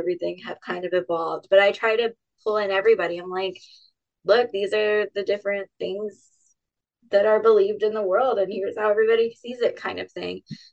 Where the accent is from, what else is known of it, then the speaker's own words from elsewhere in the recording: the South, United States; Because I'm also from the South.